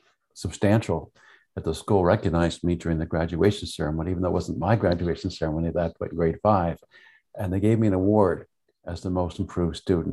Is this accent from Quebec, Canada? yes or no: yes; Montreal, Quebec, Canada; also born or lived in Vermont; I grew up in Montreal.